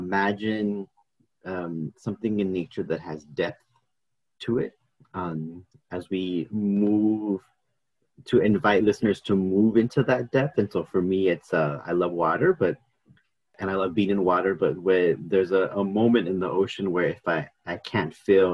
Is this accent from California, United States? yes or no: yes; California, United States; For me, I grew up in Orange County land, which is not very far from here, from Long Beach.